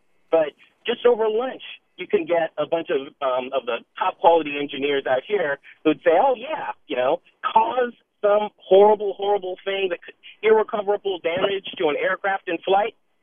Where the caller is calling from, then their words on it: San Mateo, California, United States; This valley, I'm calling from San Mateo, is full of engineers